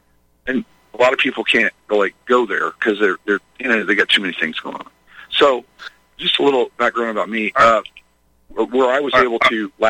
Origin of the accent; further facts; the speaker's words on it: Midwest, United States; I grew up in the Midwest, the belt buckle of the Bible Belt